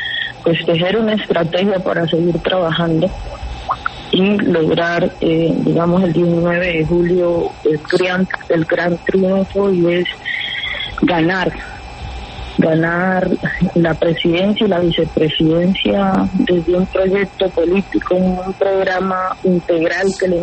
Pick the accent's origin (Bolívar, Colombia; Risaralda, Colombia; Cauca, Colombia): Cauca, Colombia; yo soy del departamento del Cauca, yo crecí en la zona rural del departamento del Cauca, en una familia humilde, una familia que le tocó pues vivir en medio del conflicto armado, en medio de la violencia, pero una familia con muchos valores